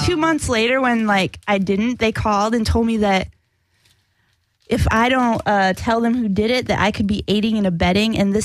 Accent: Iowa, United States; now in Los Angeles, United States; The whole reason I'm in LA, not because I want to be here, because I'm a fugitive from Iowa, because there prank calling is a serious deal.

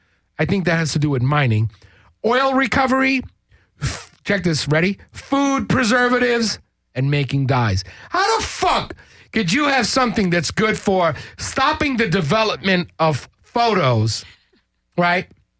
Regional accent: New York, United States; Okay, I'm originally from New York.

